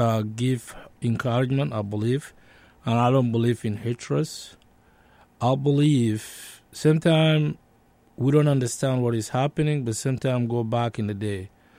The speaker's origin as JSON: {"language": "English", "region": "Western Bahr el Ghazal", "country": "South Sudan", "tie": "born or raised there", "said": "That's my hometown, or my home state now called Western Barghazat, the territory of Fertit."}